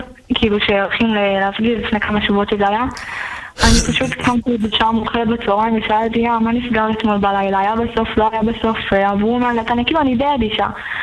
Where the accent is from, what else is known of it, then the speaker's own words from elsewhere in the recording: Netanya, Central District, Israel; אני מנתניה